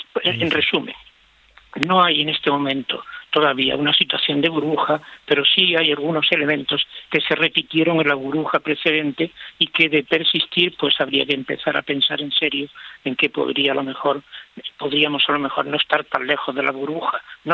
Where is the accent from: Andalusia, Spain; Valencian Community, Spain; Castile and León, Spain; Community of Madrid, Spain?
Andalusia, Spain; Motril; lo he visto en mi pueblo, en Motril, este verano que estuve